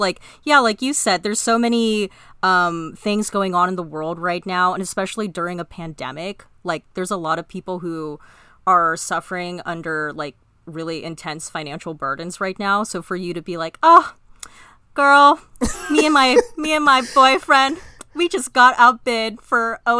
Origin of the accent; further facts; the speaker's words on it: Philippines; Yeah, I'm Filipino.